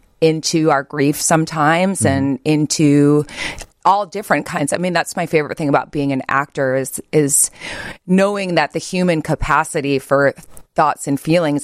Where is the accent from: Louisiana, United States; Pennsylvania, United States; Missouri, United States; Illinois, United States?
Illinois, United States; Chicago; I'm a Chicagoan.